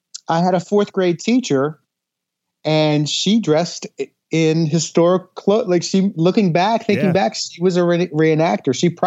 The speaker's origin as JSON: {"language": "English", "town": "Smithville", "region": "New Jersey", "country": "United States", "tie": "born or raised there", "said": "And to growing up near Smithville and Batstow, which was co-owned by General Greene."}